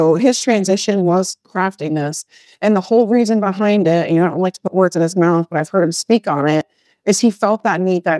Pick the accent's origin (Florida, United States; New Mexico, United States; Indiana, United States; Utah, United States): Florida, United States; Bradenton; as you know, I am from Bradenton, Florida, which is 1 hour south of Tampa. So, you know, it's home for me. I mean, that's where I did a lot of my growing years.